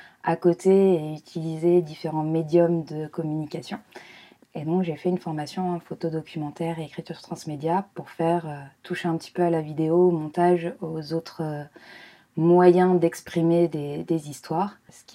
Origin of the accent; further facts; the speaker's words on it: Southern France, France; also born or lived in Brittany; now in Paris, France; Donc j'habite à Paris. Je suis grandie dans le sud et je suis née en Bretagne.